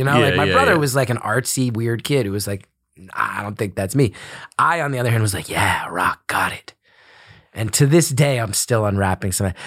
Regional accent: West Orange, New Jersey, United States; Grew up in a town called West Orange. It's a suburb of Newark, New Jersey. I think, you know, kind of overshadowed by New York.

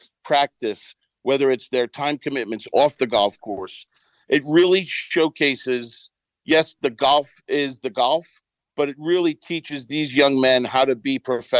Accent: Floral Park, New York, United States; obviously myself growing up in Floral Park and having in 1986 watching Orosco throw up his hands

